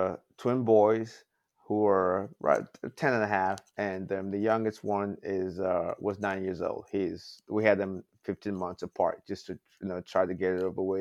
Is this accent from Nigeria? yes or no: yes; Nigeria; moved away as an adult; now in West Hartford, United States; I am obviously Nigerian. I moved to the States in 1985.